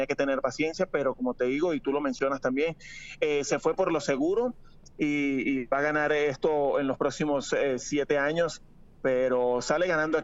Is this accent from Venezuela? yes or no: yes; Venezuela; el cual no somos latinos, somos venezolanos